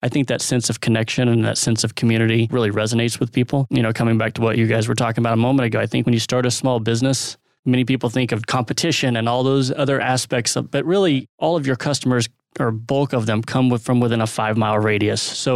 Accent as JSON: {"language": "English", "town": "Dallas", "region": "Texas", "country": "United States", "tie": "born or raised there", "said": "I grew up in Dallas."}